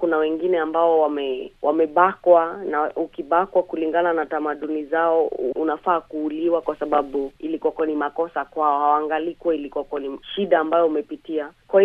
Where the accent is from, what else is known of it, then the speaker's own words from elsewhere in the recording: Samburu County, Kenya; born there; nimezaliwa mali inaitwa Samburu.